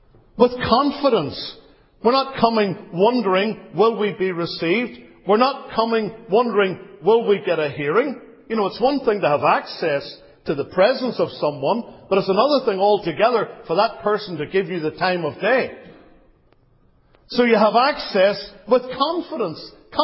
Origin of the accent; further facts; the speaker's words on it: United Kingdom; even though I, for example, am a British citizen